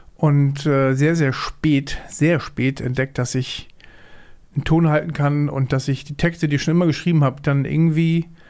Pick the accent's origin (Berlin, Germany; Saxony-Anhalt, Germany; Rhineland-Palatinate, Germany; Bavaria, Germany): Berlin, Germany; now in Lübeck, Germany; Also seit ich glaube sieben bin ich rübergekommen, weil ich ein Pflegekind war. Also ich bin durch verschiedene Familien, durch verschiedene Bezirke hier in Berlin durchgewandert